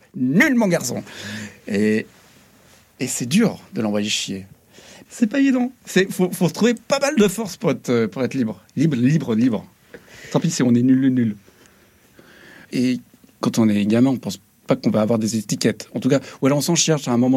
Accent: Tours, Centre-Val de Loire, France; moi je viens de Tours, qui est dans la Touraine, qui est une ville un peu bourgeoise, qui est un peu, où c'est pas facile d'être en marge.

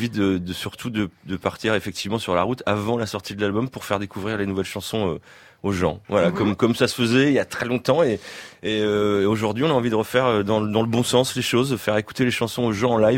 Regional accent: Bourges, Centre-Val de Loire, France; Et là, voilà, on fait un des premiers concerts de la tournée chez nous à Bourges.

